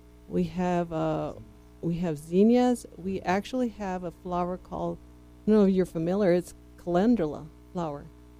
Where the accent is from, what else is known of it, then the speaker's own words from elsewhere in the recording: Socorro, Texas, United States; Well, you know, I grew up in Socorro. Attended Mass at the Socorro Mission